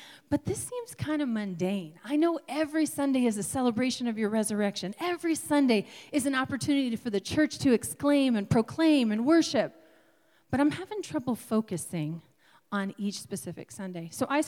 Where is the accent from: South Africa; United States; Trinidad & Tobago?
United States; tri-state area; also born or lived in New York; I was born in New York, and I grew up in what we call the tri-state area. So this very small landmass of an intersection of Pennsylvania, New York, and New Jersey.